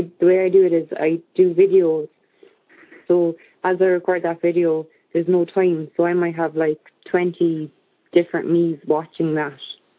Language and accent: English; Ireland; I'm from Ireland. I wouldn't have a clue about this.